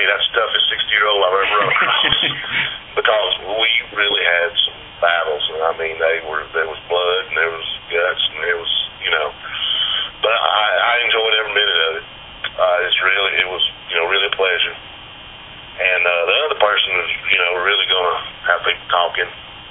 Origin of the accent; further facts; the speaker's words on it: Georgia, United States; because I am from Georgia, I grew up watching Georgia wrestling.